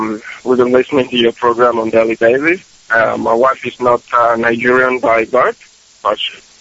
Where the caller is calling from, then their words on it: Adelaide, South Australia, Australia; I'm calling from South Australia, Adelaide in particular.